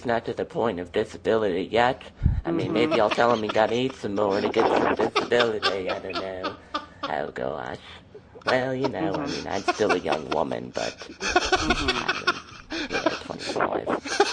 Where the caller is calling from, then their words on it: Wisconsin, United States; From Wisconsin.